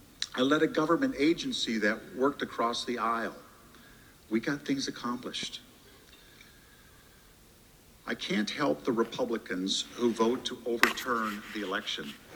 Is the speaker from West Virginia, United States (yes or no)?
no; Iowa, United States; I believe these things because I grew up in Iowa